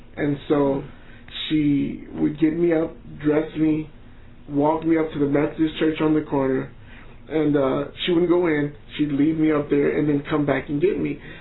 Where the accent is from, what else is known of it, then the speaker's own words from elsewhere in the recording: Kansas City, Missouri, United States; I'm from Missouri. Kansas City, Missouri is a big city.